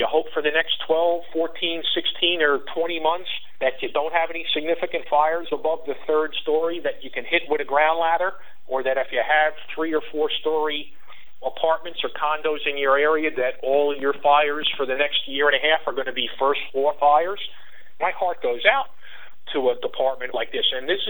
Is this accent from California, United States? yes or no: no; New York, United States; My hometown in southern New York operated a Maxim 100-foot midship ladder for a good number of years